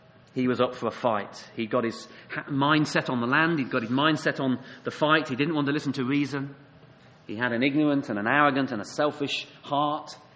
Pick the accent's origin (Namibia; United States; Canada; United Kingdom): United Kingdom; We would say that, wouldn't we, as British people?